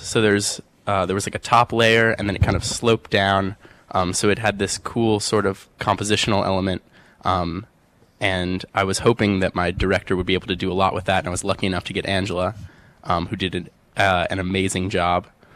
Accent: New York City, New York, United States; But I'm from New York City, and the site made me think of Central Park

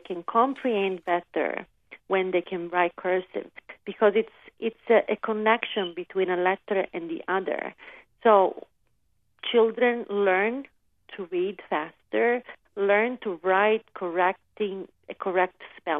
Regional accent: Italy; See, I am from Italy. So when we start school in Italy, right away in first grade, everybody will learn cursive

